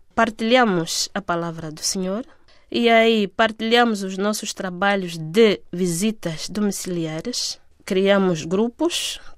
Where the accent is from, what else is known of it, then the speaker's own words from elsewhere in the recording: Lubango, Huíla, Angola; Sou de Lubango e coordeno os 6 grupos.